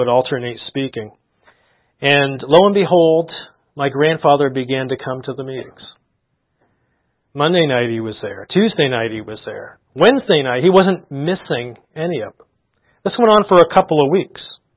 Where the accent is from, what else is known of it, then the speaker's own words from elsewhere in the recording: Moncton, New Brunswick, Canada; in my hometown of Moncton